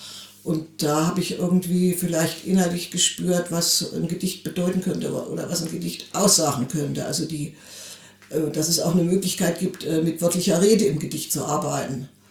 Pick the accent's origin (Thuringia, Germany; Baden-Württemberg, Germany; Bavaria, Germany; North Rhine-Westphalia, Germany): Thuringia, Germany; also born or lived in Leipzig; Also ich bin ja eigentlich wider Willen in den Thüringer Wald gekommen. Ich bin ja in Leipzig geboren und meine Mutti zog mit mir, da war ich noch nicht ganz 4 Jahre alt, wieder zurück in ihre Heimat.